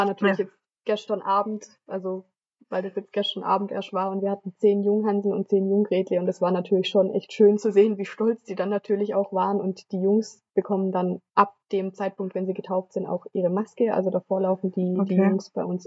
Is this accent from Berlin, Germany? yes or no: no; Donaueschingen, Baden-Württemberg, Germany; Ich glaube, den Begriff gibt es bei uns in Donaueschingen nicht so unbedingt.